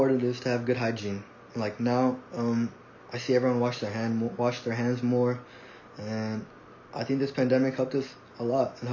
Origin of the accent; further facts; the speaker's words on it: San Antonio, Texas, United States; also born or lived in Corpus Christi; Well, originally I'm from San Antonio, and I lived here my whole life. But when I started college, I moved to Corpus to attend A&M Corpus Christi, and then I moved back after 3 years.